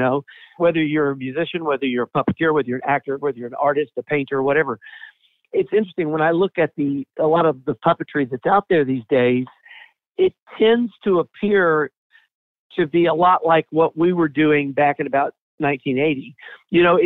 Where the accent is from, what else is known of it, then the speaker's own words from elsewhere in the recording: Atlanta, Georgia, United States; I'm from Atlanta originally. I still live here.